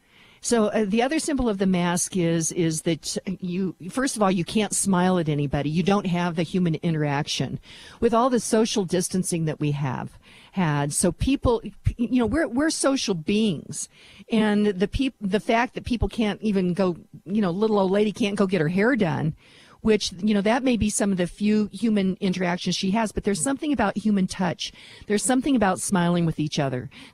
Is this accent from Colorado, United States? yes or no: yes; Lone Tree, Colorado, United States; so this edict that we have in my hometown of Lone Tree